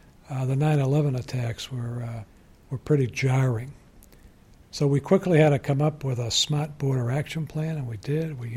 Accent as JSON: {"language": "English", "region": "Massachusetts", "country": "United States", "tie": "born or raised there", "said": "Being elected the governor of my home state is—I don't think there's anything that can top that."}